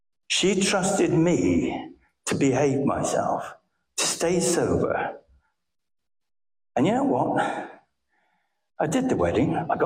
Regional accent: England, United Kingdom; I need a cup of tea. I'm English.

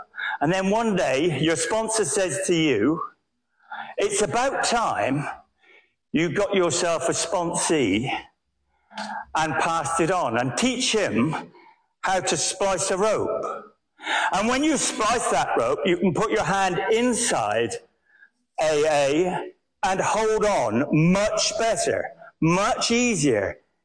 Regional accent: England, United Kingdom; I need a cup of tea. I'm English.

